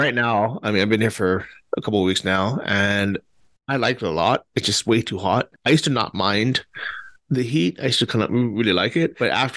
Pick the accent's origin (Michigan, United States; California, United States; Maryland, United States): California, United States; moved away; I started to appreciate the snow, which is something that I never thought I would growing up in California.